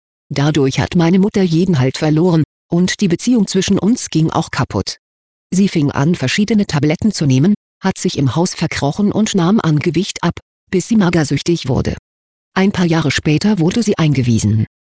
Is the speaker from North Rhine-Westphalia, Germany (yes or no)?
no; Hamburg, Germany; Meine Eltern kommen aus Afghanistan. Ich bin in Hamburg geboren und wuchs in einer Gegend auf, in der sehr viele Ausländer wohnen und jeder jeden kennt.